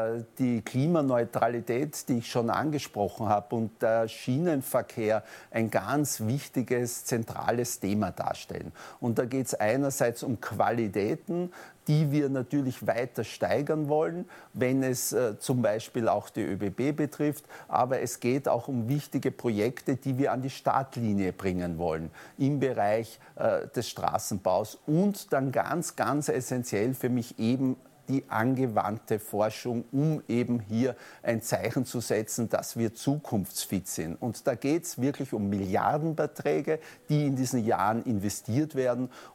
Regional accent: Vienna, Austria; Also ich bin ja in Wien geboren und 60 Jahre in dieser Stadt wirklich immer aktiv gewesen.

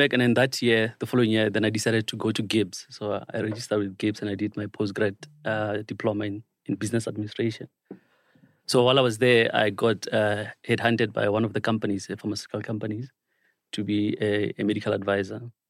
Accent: Matatiele, Eastern Cape, South Africa; also born or lived in KwaZulu-Natal / Johannesburg; So I'm from Atatiele. That's my home. I grew up in Matatiele, and then from there, I did my undergrad in KZN. And from KZN, I moved to Joburg

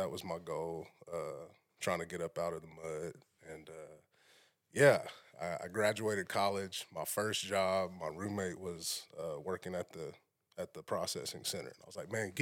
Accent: Shawnee, Oklahoma, United States; So I'm from Shawnee.

